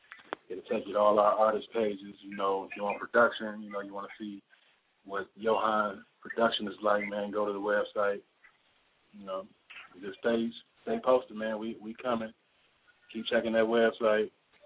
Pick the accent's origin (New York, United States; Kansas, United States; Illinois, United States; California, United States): Illinois, United States; Kankakee; Illinois. Shout out to Kankakee, man. That's my hometown, man.